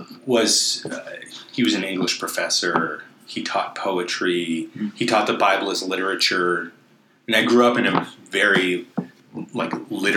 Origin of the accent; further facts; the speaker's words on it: Pine Grove Mills, Pennsylvania, United States; But I've lived in the area for almost my whole life. I grew up in Pine Grove Mills, which is just 5 miles away. I went to the local high school.